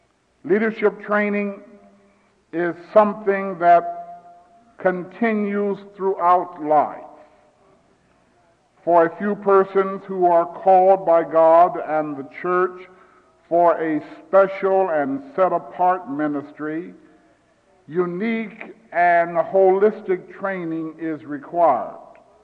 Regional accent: Omaha, Nebraska, United States; I grew up in Omaha, and my family were, many of them were Missouri Synod Lutherans.

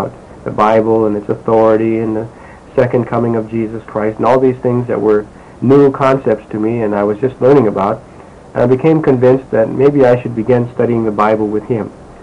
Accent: Neah Bay, Washington, United States; also born or lived in Tacoma; First of all, I grew up in Nia Bay, Washington for at least my grade school years, and then in 1960 my family moved from Nia Bay to a large metropolitan area, Tacoma, Washington.

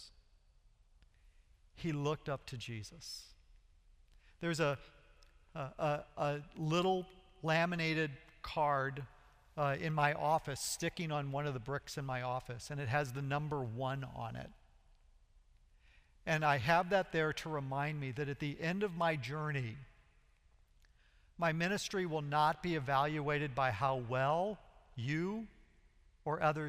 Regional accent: Bridgeton, Missouri, United States; I grew up in Bridgeton, Missouri. A third of it has disappeared because of the airport expansion.

